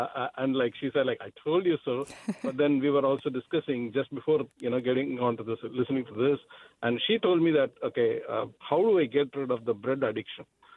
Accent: India; I'm from India, there we used to use the public transport more, walk a lot. Yeah, unconscious walking was there more when I was in India.

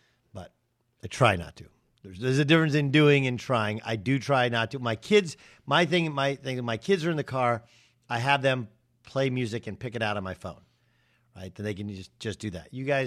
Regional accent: California, United States; We grew up in Orange County.

